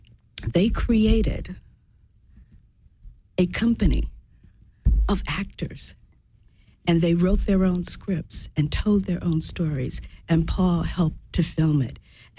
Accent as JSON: {"language": "English", "town": "Chicago", "region": "Illinois", "country": "United States", "tie": "born or raised there", "said": "I grew up in a very, well, I'm from Chicago, and I don't even need to say anymore."}